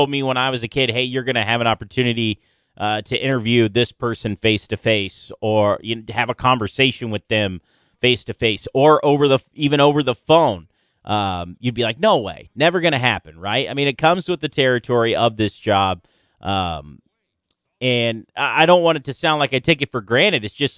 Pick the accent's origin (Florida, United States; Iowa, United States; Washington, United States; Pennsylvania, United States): Iowa, United States; And, I grew up in Southeast Iowa. So, of course, the Hawkeye game was on every Saturday as opposed to the Iowa State game.